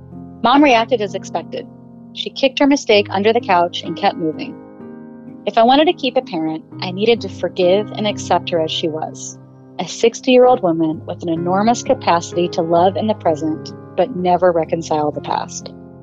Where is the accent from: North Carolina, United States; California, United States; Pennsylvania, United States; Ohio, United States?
Ohio, United States; born there; I grew up everywhere. I was born in Ohio. I was raised with my mom's side of the family, which is all Syrian, and I had a Lebanese step-grandmother.